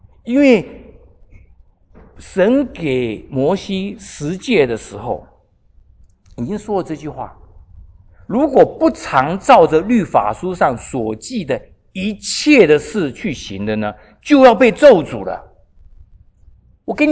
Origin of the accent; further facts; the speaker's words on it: China; 我们中国人讲五子登科，对不对？